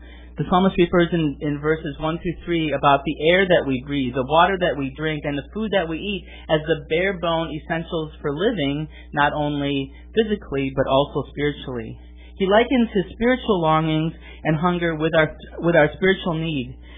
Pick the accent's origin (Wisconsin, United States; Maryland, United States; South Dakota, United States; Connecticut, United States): Wisconsin, United States; Milwaukee; also born or lived in New York City; I grew up in Milwaukee, and I lived for many years in New York City.